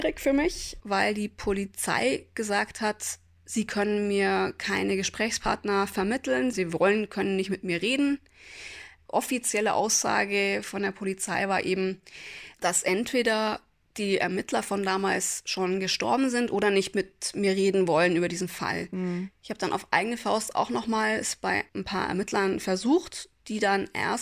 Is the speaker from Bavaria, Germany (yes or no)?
yes; Türkenfeld, Bavaria, Germany; Und ich bin in Türkenfeld aufgewachsen. Das ist mit dem Auto ungefähr so, ja, 10 bis 15 Minuten weit weg.